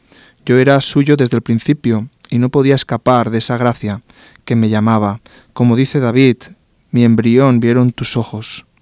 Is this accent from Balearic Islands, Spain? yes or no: yes; Palma de Mallorca, Balearic Islands, Spain; born there; Yo nací en Palma de Mallorca, la isla mayor de las Islas Baleares en España, el 5 de enero del 79, en el seno de una familia cristiana, de unos padres convertidos al Dios vivo, dejando atrás la religiosidad católico-romana